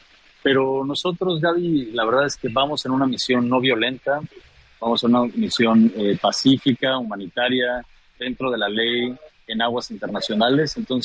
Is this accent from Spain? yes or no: no; Mexico; Somos 6 mexicanos en la delegación, cuatro compañeras y somos 2, digamos, Ernesto Ledesma y yo.